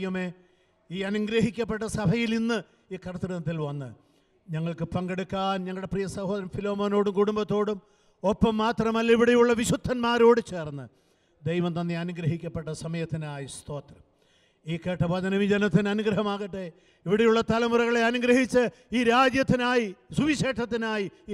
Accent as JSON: {"language": "Malayalam", "town": "Kannur", "region": "Kerala", "country": "India", "tie": "born or raised there", "lives_now": "Muscat, Oman", "said": "കണ്ണൂരിലേതോ ഒരു ഗ്രാമത്തിൽ ജനിച്ചു വളർന്ന് എനിക്ക് മസ്കറ്റിലും"}